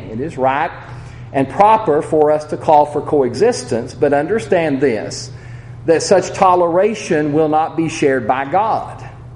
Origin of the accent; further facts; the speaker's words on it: United States; As an American, by the way, this isn't me as a Christian, I as American agree with the concept of the separation of church and state.